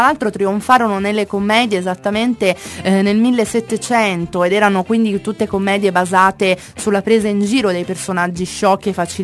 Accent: Calabria, Italy; io sono calabrese

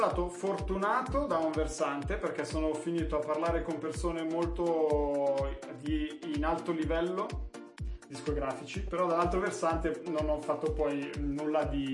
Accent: Monza, Lombardy, Italy; Milano è casa mia, nel senso, anche io sono di Monza, cresciuto a Monza eccetera, ma effettivamente a Milano poi anche dopo, no, io ci sono cresciuto anche per i nonni eccetera, parenti

